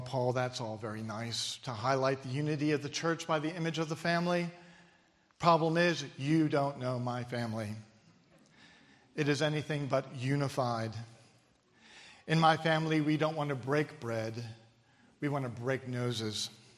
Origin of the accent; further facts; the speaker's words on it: the North, United States; So what did it matter if I was a Yankee from the North? We could still connect.